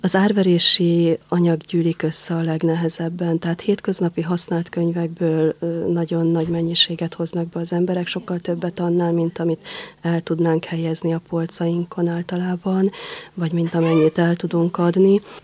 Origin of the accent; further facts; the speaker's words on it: Méra, Borsod-Abaúj-Zemplén, Hungary; now in Esztergom, Hungary; Gyerekkoromban Mérán, a Hernád völgyében nevelkedtem, és a tanítóképző kapcsán kerültem Esztergomba.